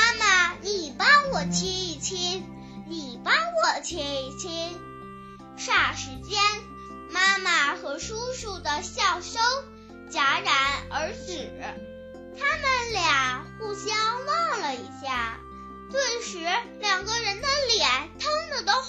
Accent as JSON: {"language": "Chinese", "town": "Xiuyan", "region": "Liaoning", "country": "China", "said": "大家好，我是来自辽宁省鞍山市岫岩满族自治县兴隆中心小学的4年3班的一名小学生"}